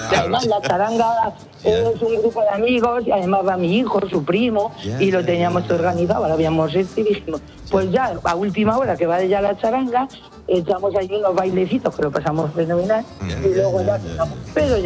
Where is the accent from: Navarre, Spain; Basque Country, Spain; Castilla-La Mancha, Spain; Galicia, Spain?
Castilla-La Mancha, Spain; Villanueva de los Infantes; yo soy de Villanueva de los Infantes, que es uno de los pueblos bonitos de Ciudad Real